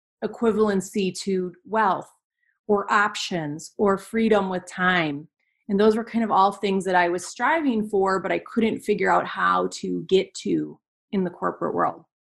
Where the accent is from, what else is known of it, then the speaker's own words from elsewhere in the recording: Kenosha, Wisconsin, United States; I'm from Wisconsin, by the way, Kenosha, Wisconsin. It's directly between Milwaukee and Chicago.